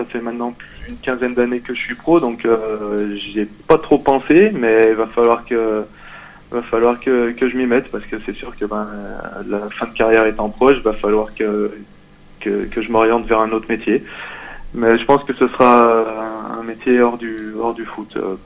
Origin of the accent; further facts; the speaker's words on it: Lyon, Auvergne-Rhône-Alpes, France; En France, moi je suis lyonnais